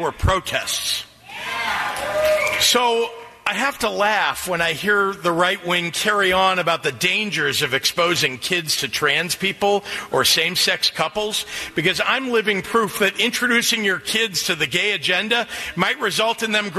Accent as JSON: {"language": "English", "region": "California", "country": "United States", "tie": "born or raised there", "said": "As a little kid growing up in Silicon Valley in the 1970s, my mother was an activist for reproductive rights and LGBTQ rights."}